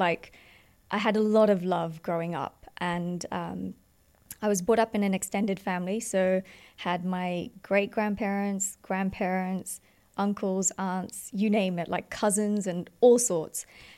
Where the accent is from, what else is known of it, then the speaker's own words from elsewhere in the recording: New Zealand; also born or lived in Fiji; So I was born in New Zealand, raised in Fiji for about 8 years of my life, and then moved back to New Zealand.